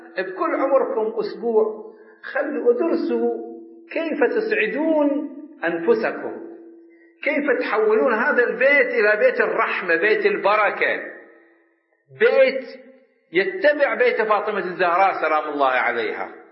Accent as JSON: {"language": "Arabic", "country": "Iraq", "said": "قلت لهم يا جماعة إحنا عندنا في العراق عادات حسنة"}